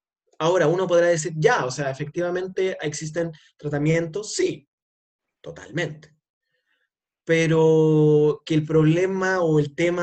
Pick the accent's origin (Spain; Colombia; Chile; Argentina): Chile; pero soy nacionalmente chileno, pero ya si voy a un país argentino, soy extranjero.